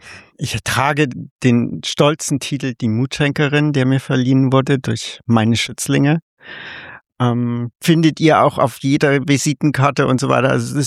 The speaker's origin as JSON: {"language": "German", "town": "Munich", "region": "Bavaria", "country": "Germany", "lives_now": "Brandenburg, Germany", "said": "als Münchnerin war es irgendwann mal so dieser Gedanke, gut, ich komme mit einer Berlinerin zusammen und habe dann gesagt, so nach dem Motto, ich möchte nicht von einer Millionenstadt in die nächstgrößere ziehen."}